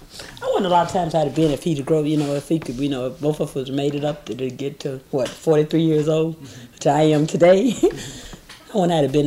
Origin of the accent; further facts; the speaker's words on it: Mebane, North Carolina, United States; born there; I was born in Mebane, North Carolina, right here in Mebane, at, I believe it was Mebane Clinic at the time, in 1951. Which it was two of us. I had a twin brother.